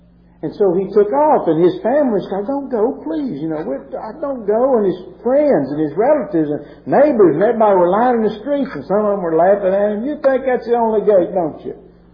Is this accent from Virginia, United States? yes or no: yes; Virginia, United States; I'm a Virginian. If the Civil War were now, Don Gray. I'm from Virginia, and that's just it.